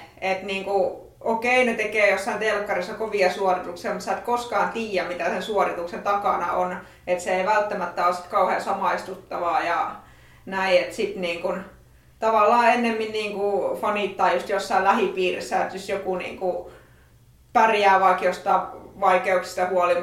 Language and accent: Finnish; Siilinjärvi, North Savo, Finland; now in Lappeenranta, Finland; Mä oon Siilinjärveltä